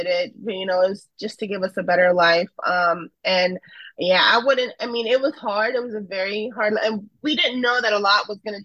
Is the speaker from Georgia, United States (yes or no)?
no; Florida, United States; also born or lived in Ecuador / New York; I am Ecuadoriana. I'm from Ecuador. I was born there, and I came to the States very little. I was 4 years old. My parents brought me, we lived in New York first for a few years, and then I was raised in South Florida, in a Broward area